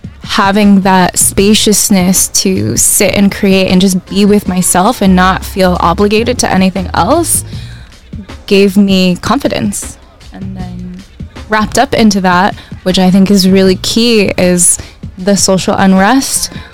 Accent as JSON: {"language": "English", "region": "Arizona", "country": "United States", "tie": "born or raised there", "said": "Yeah, I come from Chinese parents. I'm Chinese American. I identify as Chinese American."}